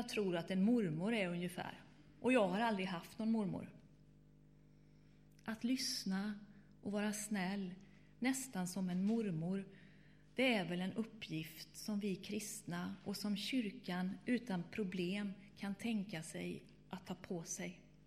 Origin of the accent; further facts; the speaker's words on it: Borås, Västra Götaland County, Sweden; Varje sommar kunde jag i staden Borås, i alla fall där jag växte upp, gå ner till